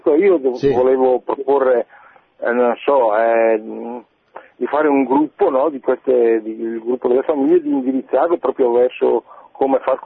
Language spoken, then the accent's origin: Italian; Brescia, Lombardy, Italy; Io sono di Brescia. Di Brescia.